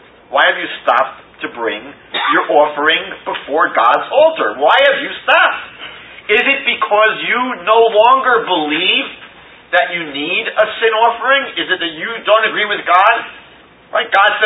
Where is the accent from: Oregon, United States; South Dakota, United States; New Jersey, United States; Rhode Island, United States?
New Jersey, United States; Fair Lawn; And I went to my home my hometown library in Fairlawn, New Jersey